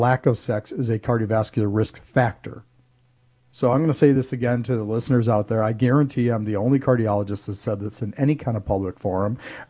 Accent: Chicago, Illinois, United States; Oh, hey, growing up in Chicago, two things that caused heart attacks, the Bears and snow shoveling.

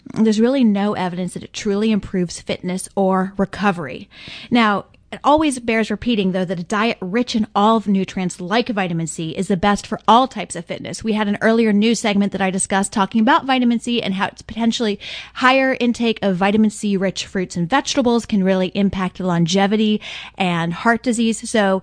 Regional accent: Tennessee, United States; I am a girl from Tennessee, so I love my beef jerky.

